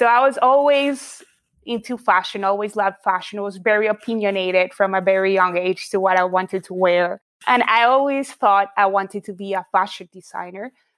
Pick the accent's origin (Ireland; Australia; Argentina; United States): Argentina; Buenos Aires; So I grew up in Buenos Aires, Argentina. That's where I'm from.